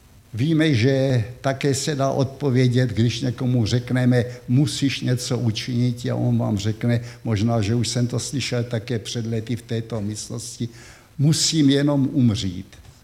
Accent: Příbram, Central Bohemian Region, Czechia; born there; also born or lived in Zlín / Branka u Opavy; Já, který jsem se narodil v Příbrami, tak jsem se celkem, než jsem šel poprvní do školy, v šesti letech do obecné školy, tak jsme se stěhovali šestkrát celkem.

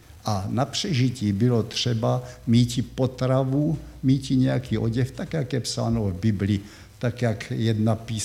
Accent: Příbram, Central Bohemian Region, Czechia; born there; also born or lived in Zlín / Branka u Opavy; Já, který jsem se narodil v Příbrami, tak jsem se celkem, než jsem šel poprvní do školy, v šesti letech do obecné školy, tak jsme se stěhovali šestkrát celkem.

